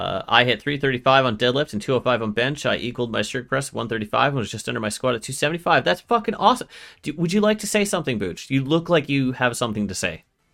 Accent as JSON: {"language": "English", "country": "Canada", "said": "And we're Canadian, eh?"}